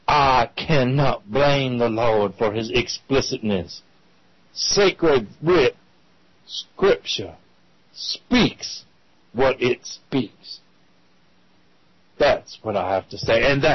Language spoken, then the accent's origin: English; Minnesota, United States; accent: Minnesotan; It might take me a minute to come out of my accent back into my Minnesotan accent, Brother Bob.